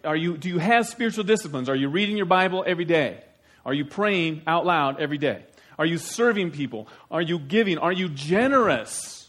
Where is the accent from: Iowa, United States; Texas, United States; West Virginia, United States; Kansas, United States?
Iowa, United States; I know there's zucchini because I'm from Iowa.